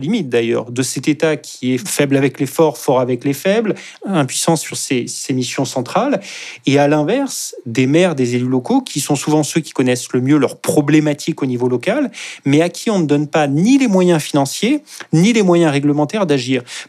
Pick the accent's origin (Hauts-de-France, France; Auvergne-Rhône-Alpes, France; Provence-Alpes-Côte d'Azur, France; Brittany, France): Auvergne-Rhône-Alpes, France; là où j'ai grandi, dans l'Allier